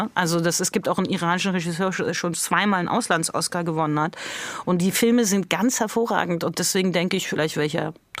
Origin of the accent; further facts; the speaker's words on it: Tehran, Iran; first language German; Deutsch ist im wahrsten Sinne des Wortes meine Muttersprache. Und ich war auch auf der deutschen Schule in Teheran.